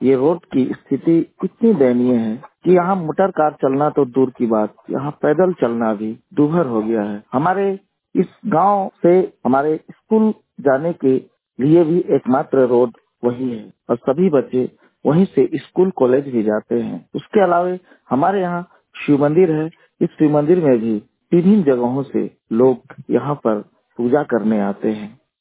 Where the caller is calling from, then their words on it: Sithra, Jharkhand, India; गांव रिगड़ी, पंचायत सिथरा, प्रखंड सिमडेगा, जिला सिमडेगा से बोल रहा हूँ। मेरे गांव में लगभग 50 से 60 घर हैं।